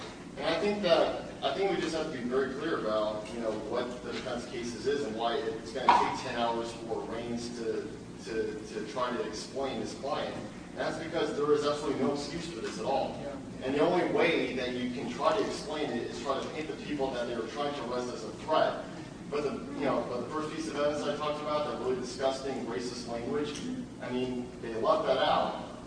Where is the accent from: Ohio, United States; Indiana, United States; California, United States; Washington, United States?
California, United States; Oakland; from Oakland. I also go to Laney Community College.